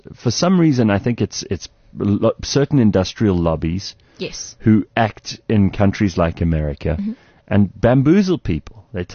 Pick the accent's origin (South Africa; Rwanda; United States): South Africa; I'm not English. I'm not Scottish. I'm not French. I'm not German. I'm nothing. I'm South African. That's all I got.